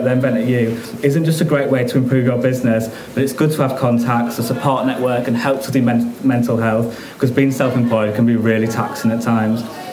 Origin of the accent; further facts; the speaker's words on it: Leeds, Yorkshire and the Humber, United Kingdom; And after being stopped in 2 stores in my hometown of Leeds